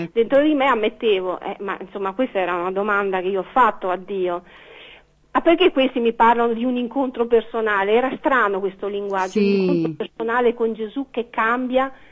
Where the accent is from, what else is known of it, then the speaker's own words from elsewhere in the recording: Veneto, Italy; forse si sente che io sono veneta e invece Sandro è romano.